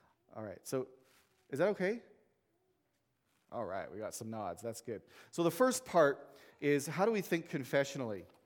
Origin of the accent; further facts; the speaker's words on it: Edmonton, Alberta, Canada; also born or lived in Saskatchewan; I was born in Saskatchewan, and my family moved away to Edmonton for my early childhood. And so I grew up cheering for the Oilers